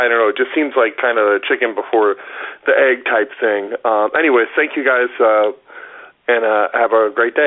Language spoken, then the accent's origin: English; Virginia, United States; I'm from Northern Virginia